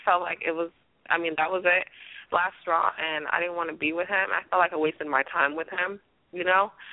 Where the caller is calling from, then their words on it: Florida, United States; I'm calling from South Florida.